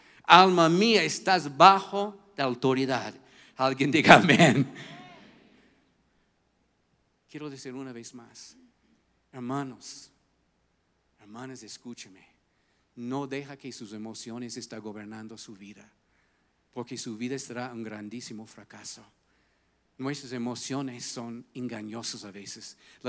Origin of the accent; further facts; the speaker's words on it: United States; Y mira, yo soy un gringo bien emocional.